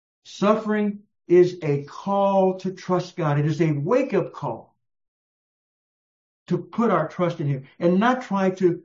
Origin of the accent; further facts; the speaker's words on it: San Antonio, Texas, United States; my hometown where I was born and reared, in San Antonio, Texas